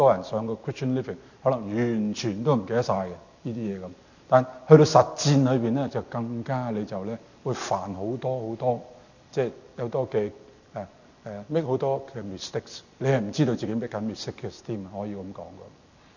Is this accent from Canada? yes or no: yes; Canada; 住喺加拿大嘅人，即係調翻轉頭，我哋加拿大人嘅人唔明到